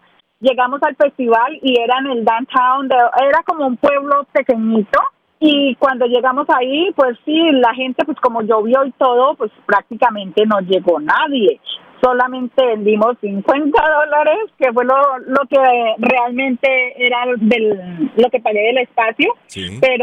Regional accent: Ibagué, Tolima, Colombia; now in United States; Soy de Ibagué, del departamento del Tolima.

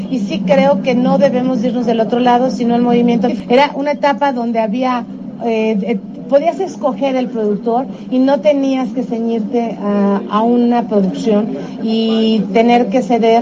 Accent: Mexico; pues como mujer latina y mexicana, dices, ay, mejor me

